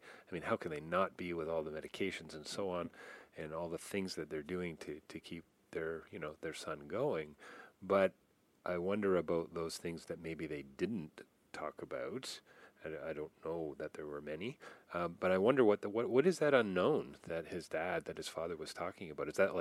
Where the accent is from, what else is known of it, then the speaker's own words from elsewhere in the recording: Canada; I'm Canadian.